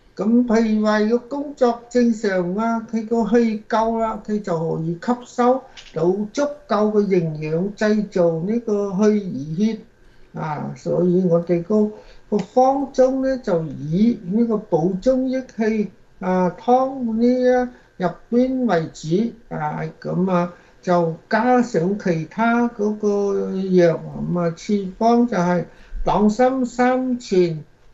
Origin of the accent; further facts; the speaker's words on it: China; 其實我哋中國人好多人都知道